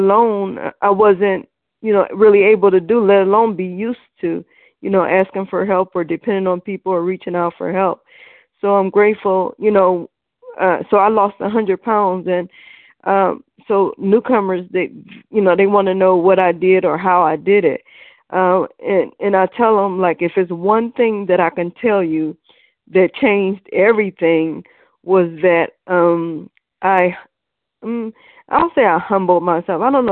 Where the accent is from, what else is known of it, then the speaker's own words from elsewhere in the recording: Cleveland, Ohio, United States; I'm from Cleveland, and I'm a compulsive overeater